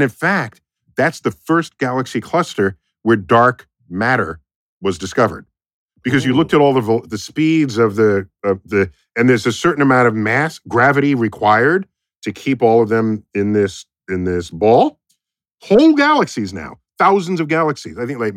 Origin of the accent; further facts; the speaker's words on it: United States; But we're American, so we don't know.